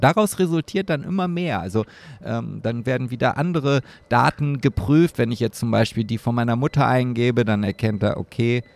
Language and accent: German; Oldenburg, Lower Saxony, Germany; wenn ich das nächste Mal in meiner Heimat Oldenburg bin